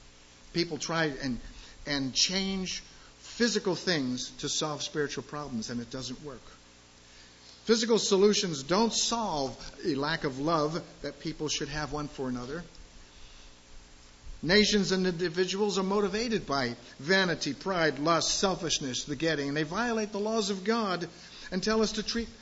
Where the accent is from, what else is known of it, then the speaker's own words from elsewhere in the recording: Florida, United States; One of the examples that was brought up in growing up in the South in Florida